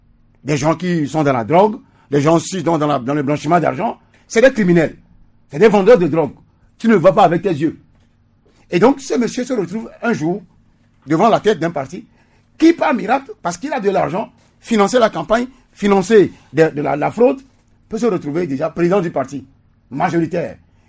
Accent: Togo; de chez nous au Togo

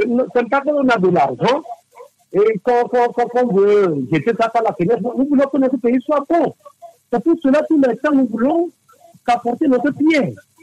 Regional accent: Togo; Je dis tous les temps que nous sommes tous des Togolais.

